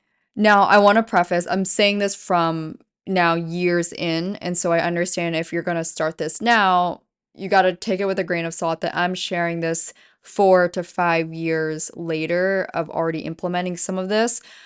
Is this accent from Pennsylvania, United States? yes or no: yes; Pennsylvania, United States; And I'm sitting in my hometown of 8,000 people in Pennsylvania, and I'm just thinking, oh yeah, I'll go out to LA one day.